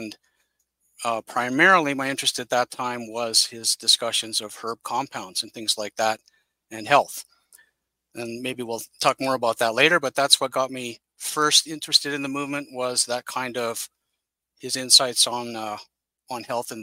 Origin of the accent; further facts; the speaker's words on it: Edmonton, Alberta, Canada; also born or lived in Victoria / Calgary / Medicine Hat / Toronto; I'm from Edmonton, Canada, born and raised, although I've lived lots of places in Canada, like Victoria, Calgary, Medicine Hat, and Toronto, but glad to come back to Alberta.